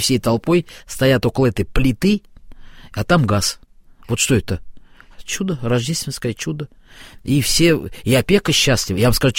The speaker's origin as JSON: {"language": "Russian", "town": "Ryazan", "region": "Ryazan Oblast", "country": "Russia", "tie": "born or raised there", "said": "В Рязани, опять же, откуда я родом."}